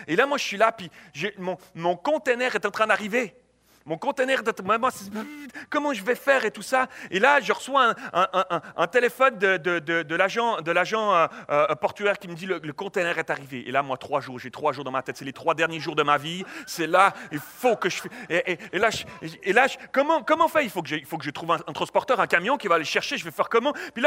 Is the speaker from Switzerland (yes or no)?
yes; Switzerland; moi, je suis suisse. Donc, je suis suisse, j'ai un compte en banque en Suisse